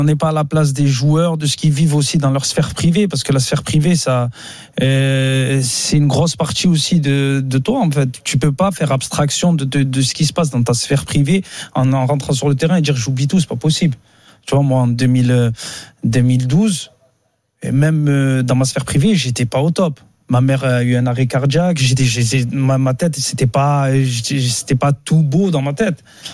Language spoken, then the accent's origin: French; Marseille, Provence-Alpes-Côte d'Azur, France